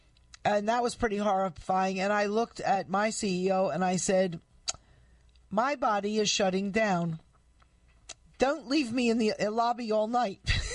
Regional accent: United States; as an American used to living in America

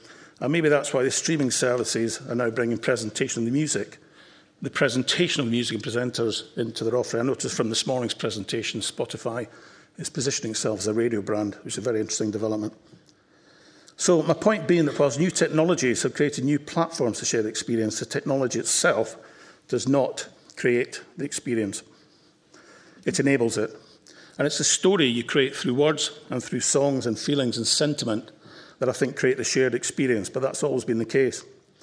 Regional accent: Scotland, United Kingdom; Listen, I'm Scottish, and when I get excited, I speak very quickly

